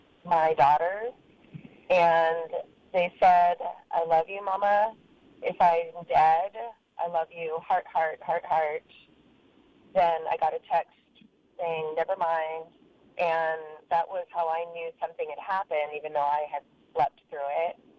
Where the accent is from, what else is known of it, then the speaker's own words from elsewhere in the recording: Kailua, Hawaii, United States; I'm from Kailua.